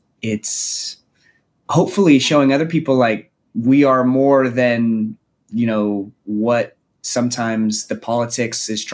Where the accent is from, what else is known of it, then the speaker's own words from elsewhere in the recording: Los Angeles, California, United States; I saw so many kids in the neighborhoods that I grew up out here in Los Angeles that looked like me